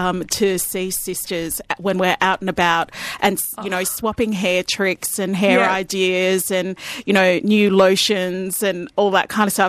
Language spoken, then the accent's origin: English; Preston, North West England, United Kingdom; and often I just say, I'm from Preston, you know, and try to leave it there.